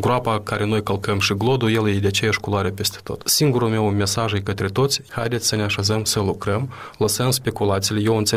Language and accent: Romanian; Chișinău, Moldova; Atunci noi ca și oraș, ca și chișinăuieni vom fi pierdanți.